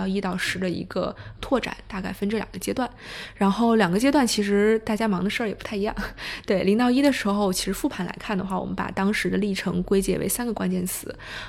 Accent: China; 我其实是土生土长的中国人，然后呢但是在国外有读过一段时间书，所以其实是一段时间的北京大学的经历，然后同时有一段时间国外的海外留学经历。但回国之后其实就去了投行，在香港待了1年多，然后之后就到了国内做投资

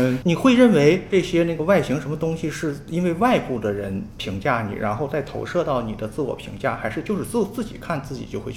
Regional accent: Northeast China, China; accent: Northeastern Mandarin; 按我们东北话说

